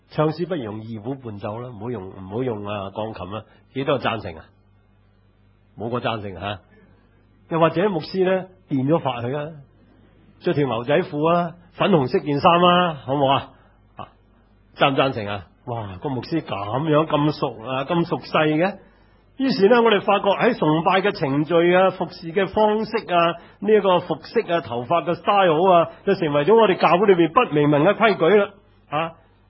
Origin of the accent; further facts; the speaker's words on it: China; 好不幸，呢啲嘅封建观念 往往是影响我们中国人，尤其是中国的教会